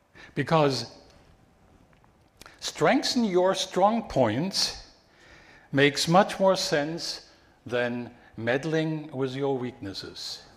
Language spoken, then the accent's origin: English; Germany; I grew up in Germany. And there I lived in or very close to a number of big cities like Berlin, Frankfurt, Munich, Stuttgart.